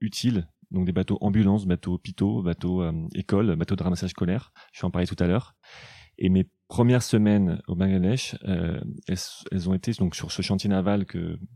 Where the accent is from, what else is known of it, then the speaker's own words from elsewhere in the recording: Paris, Île-de-France, France; je m'appelle donc … je suis parisien d'origine, personne n'est parfait, 31 ans